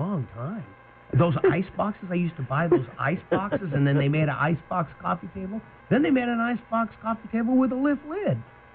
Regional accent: Prescott, Arizona, United States; I grew up in Prescott. So all the kids already, you know, I'd come home from college and everybody was sucking up all the jobs

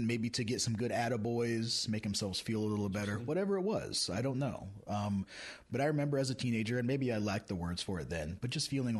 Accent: Indiana, United States; I was born and raised in Indiana.

